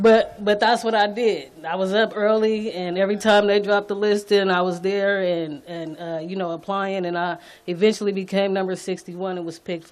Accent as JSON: {"language": "English", "town": "San Francisco", "region": "California", "country": "United States", "tie": "born or raised there", "said": "I was born and raised here in the Bayview District, mostly on Keith and Revere. Most would call it Bishop Corner."}